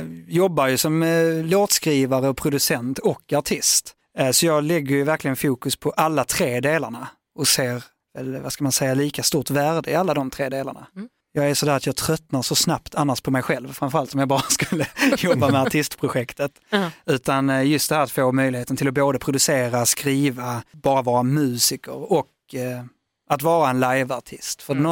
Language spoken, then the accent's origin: Swedish; Malmö, Skåne, Sweden; Är från Malmö. Ja. Malmö, born and raised, skånsk som ingen annan.